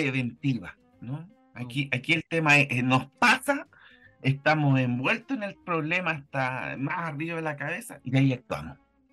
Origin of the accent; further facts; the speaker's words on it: Chile; qué significa para nosotros, como nacionales, como chilenos, el enfrentarnos a este otro.